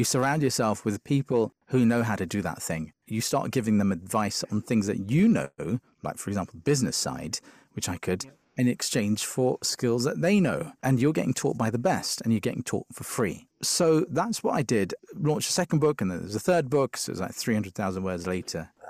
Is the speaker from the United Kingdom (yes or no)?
yes; London, United Kingdom; we were raised in Shepherd's Bush in West London.